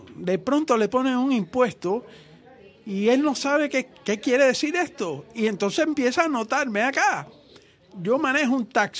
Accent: Cuba; moved away; Salí de Cuba en el año 61

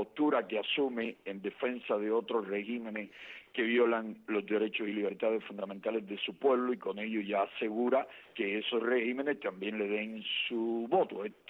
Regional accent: Cuba; los cubanos que estamos a favor de los derechos humanos

